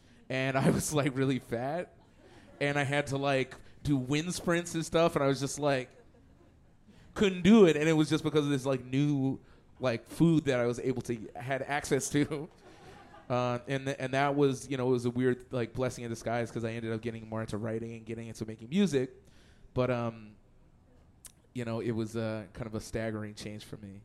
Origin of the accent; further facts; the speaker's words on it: Edmonton, Alberta, Canada; I'm from Edmonton originally